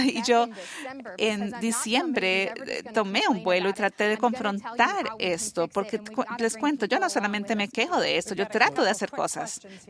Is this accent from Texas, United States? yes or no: no; Sherrill, Iowa, United States; Yo crecí en Sherrill, más o menos a unos 20 minutos de Dubuque